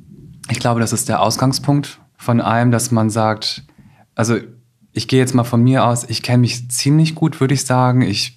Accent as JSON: {"language": "German", "town": "Osterwald", "region": "Lower Saxony", "country": "Germany", "tie": "born or raised there", "said": "Ich war auch gefühlt der einzige Asiate im Dorf. Also ich bin wirklich in Osterwald aufgewachsen."}